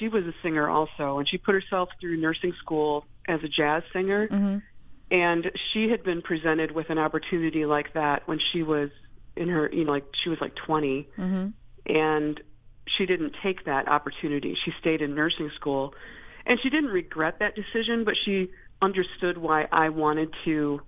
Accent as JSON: {"language": "English", "town": "Fenton", "region": "Michigan", "country": "United States", "tie": "born or raised there", "said": "No, I'm from Michigan. I was born like at the top of the state, but I grew up and graduated from high school in Fenton, Michigan"}